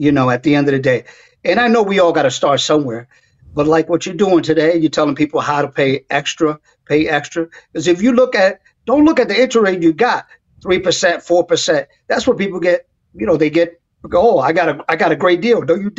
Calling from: Spring Hill, Florida, United States; I'm calling in from Florida.

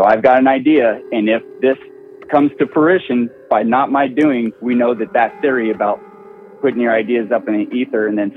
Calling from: California, United States; From Central Coast, California.

